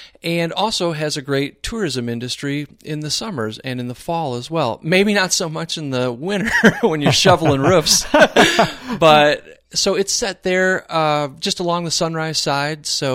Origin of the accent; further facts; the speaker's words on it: Michigan, United States; But I was born and raised in Michigan, about an hour away from where we're at right now.